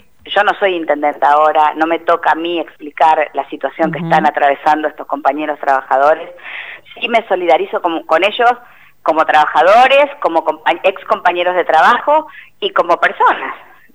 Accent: Zapala, Neuquén, Argentina; Sí me toca como Zapalina, como funcionaria, como ex intendente

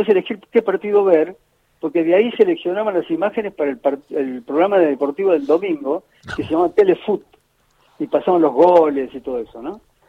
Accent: Cruz del Eje, Córdoba, Argentina; Yo vivía en Cruz del Eje. Yo soy de Cruz del Eje.

